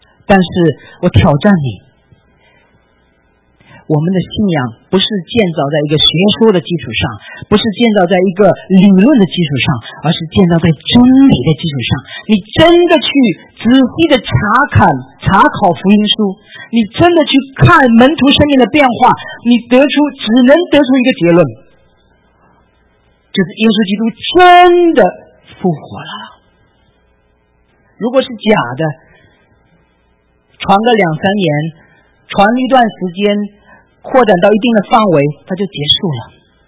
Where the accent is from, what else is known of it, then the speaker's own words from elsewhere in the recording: China; 你知道我们中国人有一个特点是什么呢？